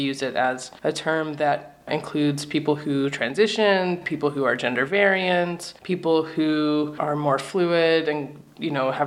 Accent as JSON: {"language": "English", "region": "Arkansas", "country": "United States", "tie": "born or raised there", "said": "Well, I grew up in Arkansas, and I pretty much looked the same as a kid as I do now."}